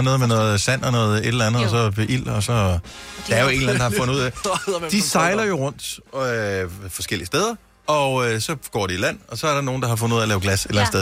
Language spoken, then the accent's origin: Danish; Bogense, Region of Southern Denmark, Denmark; Der var en blomsterbutik i Bogense, hvor jeg er opvokset.